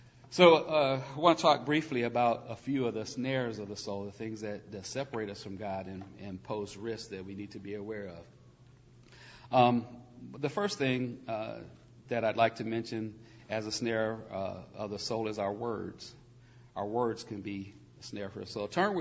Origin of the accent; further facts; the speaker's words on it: Indianapolis, Indiana, United States; born there; I was born in Indianapolis, within earshot of the Speedway, and at 6 months old, my dad had me at the 500 as a baby.